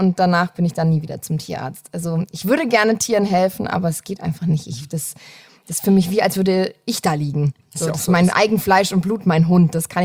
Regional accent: Kirchzarten, Baden-Württemberg, Germany; also born or lived in Wiesbaden; Genau, geboren in Frankfurt, in Wiesbaden. Hab da eine kurze Zeit gelebt, so 6 Jahre, und dann bin ich in den Schwarzwald nach Kirchzarten gezogen.

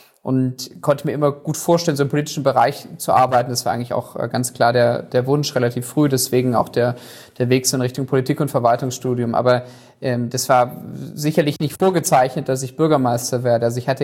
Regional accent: Stuttgart, Baden-Württemberg, Germany; Also ich bin in Stuttgart geboren und aufgewachsen. Ich habe die ersten 19 Lebensjahre hier verbracht.

